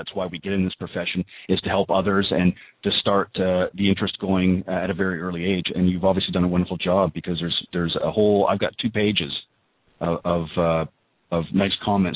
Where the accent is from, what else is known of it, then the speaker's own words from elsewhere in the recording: Canada; now in Panama City Beach, United States; I'm originally from Canada. I moved down here to Panama City Beach probably about 7 or 8 years ago